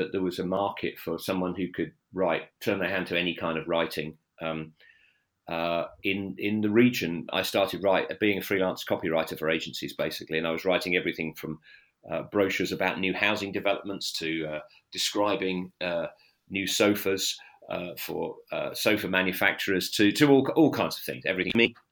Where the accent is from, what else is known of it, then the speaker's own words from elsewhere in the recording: East Midlands, United Kingdom; now in Norwich, United Kingdom; I born and raised in Lincolnshire, and went to school in Peterborough. There, but for the bulk of my life, I lived in Norwich in Norfolk.